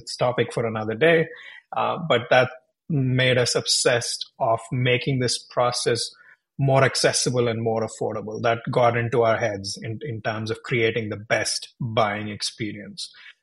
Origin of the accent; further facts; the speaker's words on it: India; now in St. Louis, United States; So I immigrated from India with the dreams of getting to the Silicon Valley. That's where all the computer engineers at one point went.